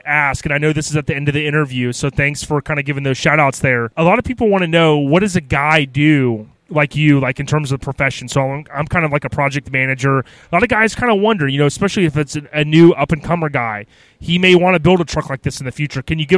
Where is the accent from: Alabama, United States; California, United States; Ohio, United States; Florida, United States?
Florida, United States; Now, I'm from Florida.